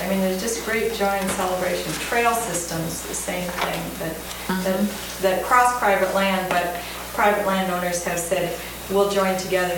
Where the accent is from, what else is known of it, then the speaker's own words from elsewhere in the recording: Whidbey Island, Washington, United States; I'm from Whidbey Island, which is a smaller community